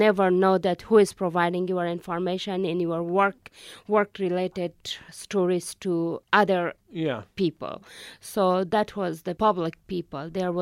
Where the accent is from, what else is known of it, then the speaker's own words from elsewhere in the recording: Afghanistan; English is a second language; In my homeland, Taliban were the public people.